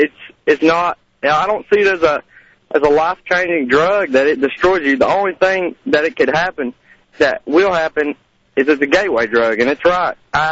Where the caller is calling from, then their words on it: Morristown, Tennessee, United States; I'm calling from Morristown, Tennessee, uh-huh. actually.